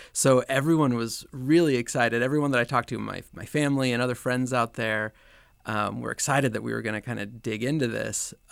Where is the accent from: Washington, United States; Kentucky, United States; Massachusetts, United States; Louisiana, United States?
Washington, United States; Yakima; I grew up in Yakima, so I'm from Eastern Washington.